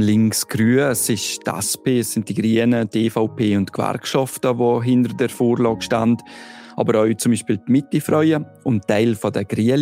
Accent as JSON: {"language": "German", "region": "Valais", "country": "Switzerland", "said": "Ja, also so Naturereignisse kommen ja im Wallis relativ viel vor."}